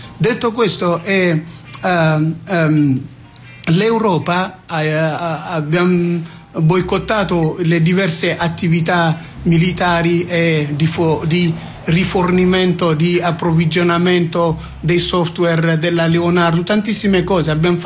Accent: Eritrea; io rappresento sì la diaspora del Tigray adesso, però sono cresciuto in Eritrea e ho origini, diciamo, multiculturali.

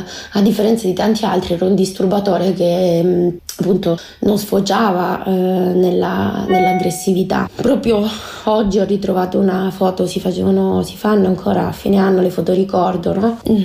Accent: Southern Italy, Italy; ci sono io che sono terrona

